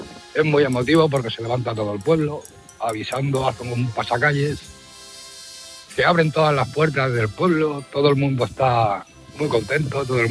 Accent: Priego de Córdoba, Andalusia, Spain; le llamo por la Semana Santa de mi pueblo, que es Priego de Córdoba

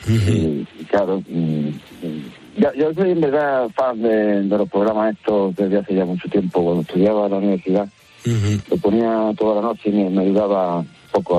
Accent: Granada, Andalusia, Spain; now in United Kingdom; Nosotros somos del pueblo de Granada.

